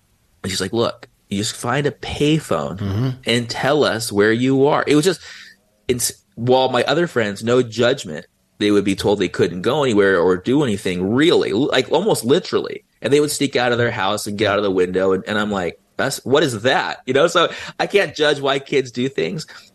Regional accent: San Diego, California, United States; I was 16 and I'm from San Diego.

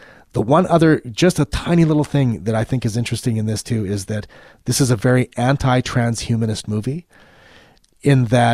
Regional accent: Canada; as the listener knows, and you know, I'm not an American, I'm a Canadian.

